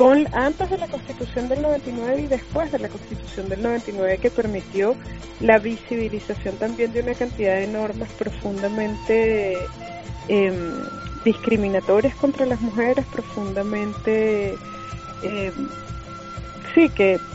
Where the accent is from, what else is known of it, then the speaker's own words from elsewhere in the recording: Venezuela; si bien yo era la venezolana y soy la venezolana más joven de la historia en ejercer ese cargo, y además la primera mujer venezolana